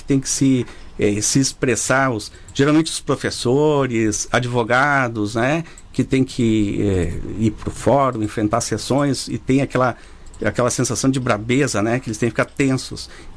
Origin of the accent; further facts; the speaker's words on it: Rio Grande do Sul, Brazil; Mas é importante saber que nós somos gaúchos.